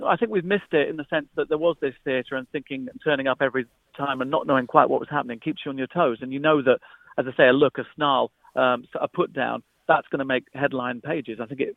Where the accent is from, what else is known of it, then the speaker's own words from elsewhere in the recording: Ipswich, East of England, United Kingdom; now in Manchester, United Kingdom; Yeah, I'm not from Manchester originally. I'm from Ipswich, so you know we're both Southerners who kind of adopted Manchester as our homes.